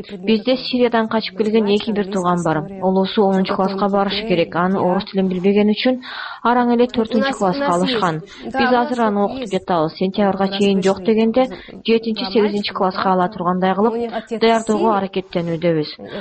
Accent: Guinea; Kyrgyz is a second language; now in Kyrgyzstan; Орус тилин жакшы билбейм, ошондуктан бул жерде мен. Африкадан келдик, Гвинеядан. Мен французча бир аз сүйлөй алам.

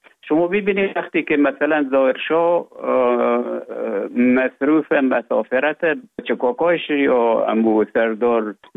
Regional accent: Afghanistan; moved away as an adult; also born or lived in Russia; now in Finland; من در افغانستان بودم. بعد از ای که از افغانستان طالبو آمدن، به اوج گذاره ما کمک مشکل بود و آمدم به طرف های روسیه و از روسیه آمدم به ایجه بفنلا.

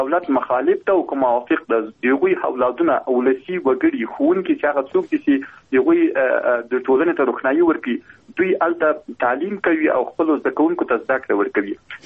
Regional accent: Logar, Afghanistan; حتی زه خپله د لوګر ولایت یم، په لوګر ولایت کې په لرو پرتو سیمو کې موږ داسې ښوونځي لرو

